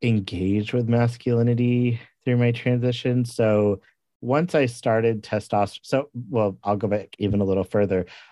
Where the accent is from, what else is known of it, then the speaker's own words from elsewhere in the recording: Missouri, United States; also born or lived in Tulsa, Oklahoma; I was living in Tulsa, Oklahoma, which is actually where I was born. But I grew up in Southwest Missouri.